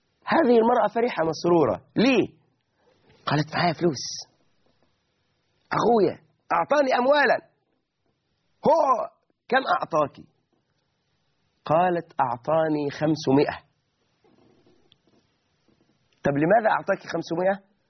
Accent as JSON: {"language": "Arabic", "country": "Egypt"}